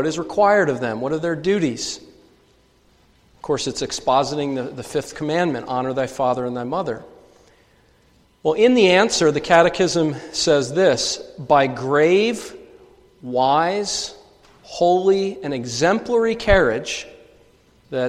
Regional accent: United States; I don't know about you, but as I've grown up as an American, almost the opposite has been encouraged.

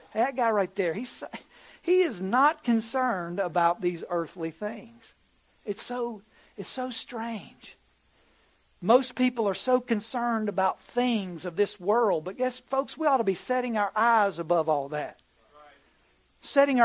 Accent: Bolt, West Virginia, United States; I was raised in Bolt, West Virginia, at least to the age of 5 years old. My dad pastored a little church. And we lived in a little single-wide trailer on a dirt road.

